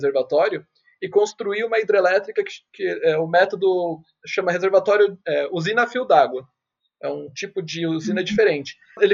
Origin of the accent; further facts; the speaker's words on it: São Paulo, Brazil; outros rios que a gente conhece aqui no estado de São Paulo, por exemplo, que é de onde eu venho, né?